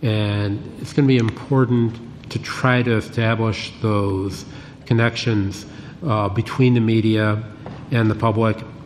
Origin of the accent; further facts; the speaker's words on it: New York, United States; I grew up out in Cattaraugus County, and my next-door neighbor was a dairy farmer